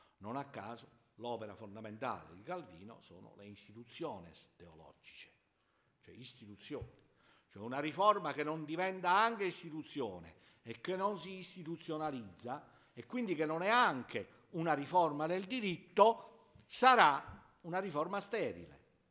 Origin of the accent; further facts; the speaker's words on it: Apulia, Italy; non sono di Bergamo e nemmeno di Brescia, no? Nel mio piccolo paesino di origine pugliese c'era un gruppo molto nutrito di evangelici.